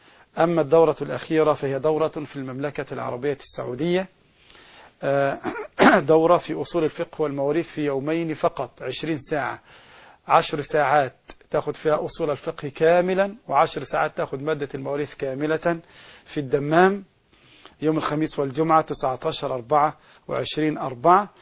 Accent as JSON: {"language": "Arabic", "country": "Egypt", "said": "كمصريين بالذات وكمسلمين عامة"}